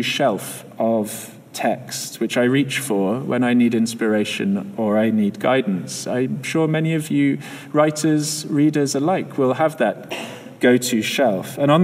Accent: Scotland, United Kingdom; but I come from Scotland, sort

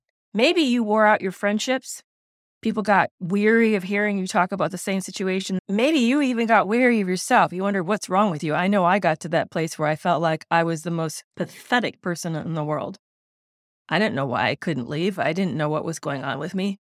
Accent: Michigan, United States; Now, I grew up in Michigan. I don't have 17 words for snow

